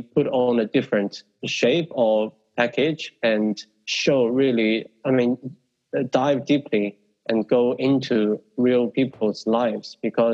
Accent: Shanxi, China; also born or lived in Beijing; And even me working in Beijing for almost 20 years, when I was telling people I was from Shanxi, the very first words that came to their mind was coal mines or coal pollution.

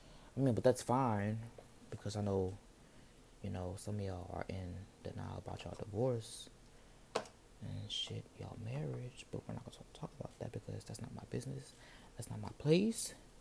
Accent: New Orleans, Louisiana, United States; how many more times could a bitch say I'm 21 and I'm fucking from New Orleans?

